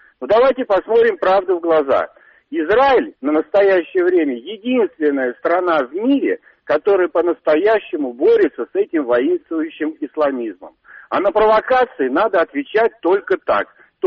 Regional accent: Moscow, Russia; Я коренной москвич, русский.

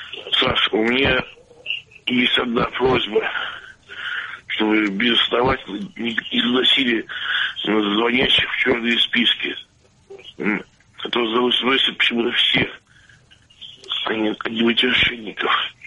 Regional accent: Saint Petersburg, Russia; Из Питера.

